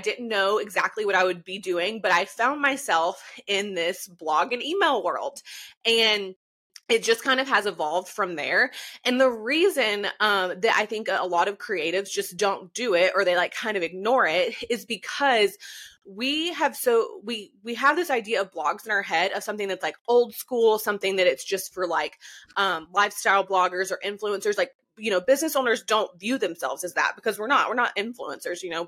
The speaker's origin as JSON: {"language": "English", "region": "Georgia", "country": "United States", "tie": "born or raised there", "said": "So I'm located in North Georgia. So I was born and raised in North Georgia, grew up in a really small town."}